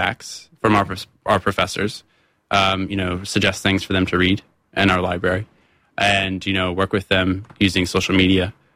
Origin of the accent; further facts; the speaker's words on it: Ohio, United States; Well, there's one. I'm from Ohio, and one of our senators, he's now retired, but his name's John Glenn.